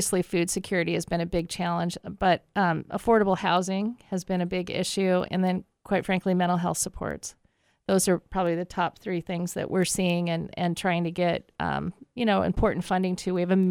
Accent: Holdrege, Nebraska, United States; I grew up in Holdridge, but we also ranch. Yeah, but we ranch in the Sand Hills, and the closest town is Nenzel, population 20.

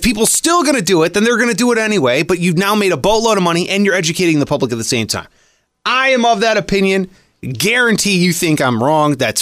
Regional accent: Cleveland, Ohio, United States; And I'm from Cleveland, in a place like Michigan, you can hire 1,000 people.

